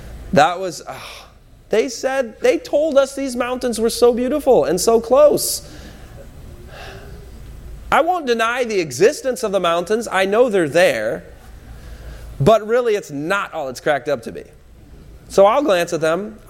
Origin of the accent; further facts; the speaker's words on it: Michigan, United States; moved away as an adult; In 2004, I had the privilege to leave my home state of Michigan and visit this amazing, amazing place called California.